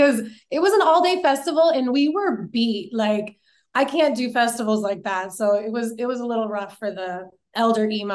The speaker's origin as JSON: {"language": "English", "region": "Minnesota", "country": "United States", "said": "we come from Minnesota and that is like hunter central."}